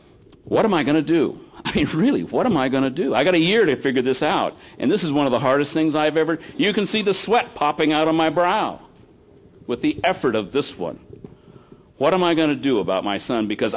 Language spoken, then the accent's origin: English; United States; I was born and raised here. I'm an American. I grew up in the 50s.